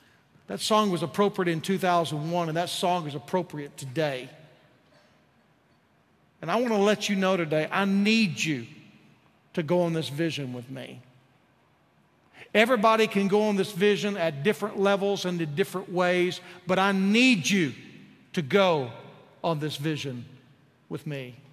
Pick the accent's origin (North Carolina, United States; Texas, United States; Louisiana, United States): Texas, United States; takes me back to my days in a little church where I grew up in Texas.